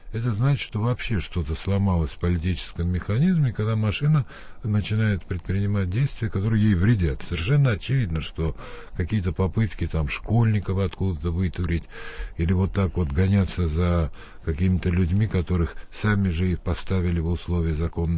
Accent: Georgia; now in Russia; Я гражданин России, я, так сказать, 45 лет живу в России

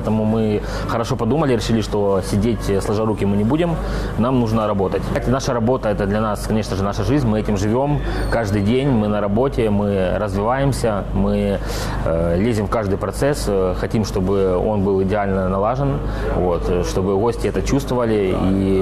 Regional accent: Mariupol, Donetsk Oblast, Ukraine; Знали, что мы из Мариуполя

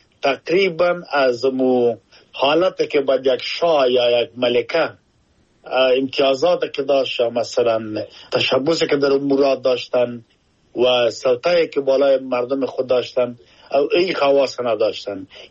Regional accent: Afghanistan; now in United Kingdom; ما افغان هستم در انگلستان زندگی می کنم، این که خودم افغان هستم مسلمان هستم

